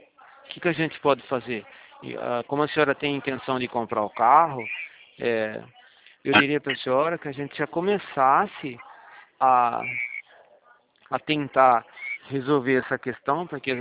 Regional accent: Araras, São Paulo, Brazil; eu sou de Araras mesmo

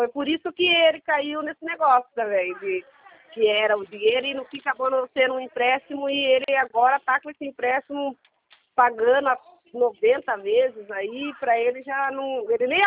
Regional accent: Sorocaba, São Paulo, Brazil; Eu sou aqui de Sorocaba.

